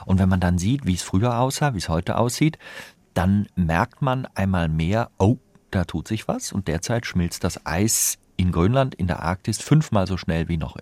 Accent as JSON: {"language": "German", "region": "Rhineland", "country": "Germany", "said": "Deswegen bin ich als Rheinländer auch jemand, der sagt, solange die Möglichkeit besteht, Dinge zu verändern, bleibe ich optimistisch"}